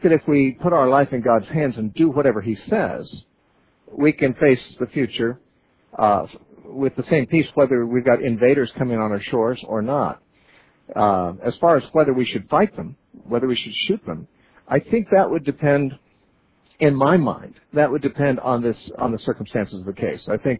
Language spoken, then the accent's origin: English; United States; born there; I love the fact that I have American, you know, that I was born in America and I have a place to live here